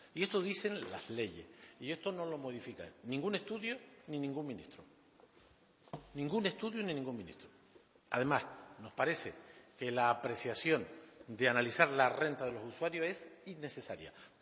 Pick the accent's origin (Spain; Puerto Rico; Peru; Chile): Spain; Canary Islands; los canarios estamos ya escaldados